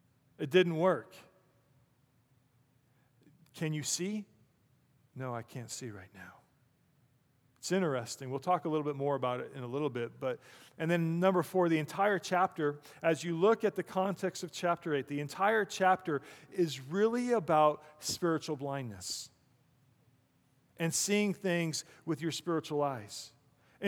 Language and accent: English; Colorado, United States; I'm from Colorado.